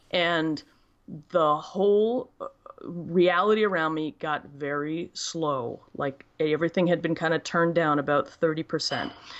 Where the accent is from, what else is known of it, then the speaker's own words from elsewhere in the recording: Baltimore, Maryland, United States; now in Philadelphia, United States; I'm originally from Baltimore. And I came to Philadelphia in 2009 because I was following a former husband to a job.